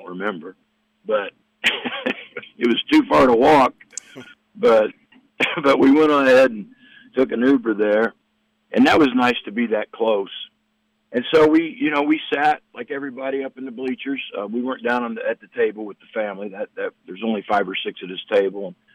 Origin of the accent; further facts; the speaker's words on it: Anderson, Indiana, United States; as a kid growing up in Anderson, Indiana, you know, people were rabid about high school basketball and college basketball and all of basketball in that town, just like they are in New Albany.